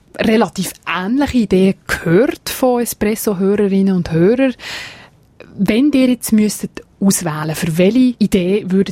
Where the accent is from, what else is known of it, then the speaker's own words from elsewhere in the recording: Switzerland; Also eine Franchise, wie wir sie bei uns in der Schweiz ja schon kennen.